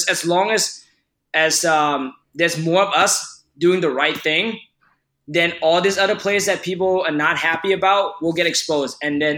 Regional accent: Thailand; English is a second language; And, like, you know, like, listen, growing up in Thailand, if I get sick, my grandmother would make me, like, some nonsense remedy, and it helped.

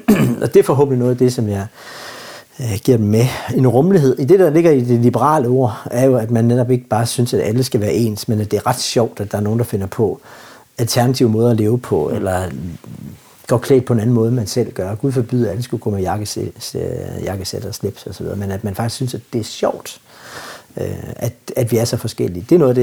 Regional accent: Samsø, Central Denmark Region, Denmark; also born or lived in Horsens; da jeg var dreng og voksede op på Samsø. Mm. Fordi vi flyttede derover, da mine forældre blev skilt. Og hjemme i Horsens var mine to storebrødre stadigvæk

